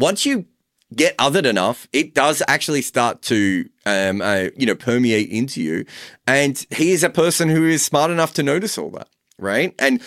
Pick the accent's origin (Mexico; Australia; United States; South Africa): Australia; now in England; I know this being an Australian in England